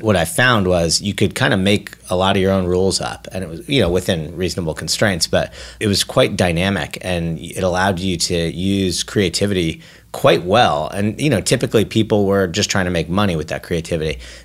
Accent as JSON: {"language": "English", "region": "California", "country": "United States", "tie": "born or raised there", "said": "I grew up in the Bay Area, actually."}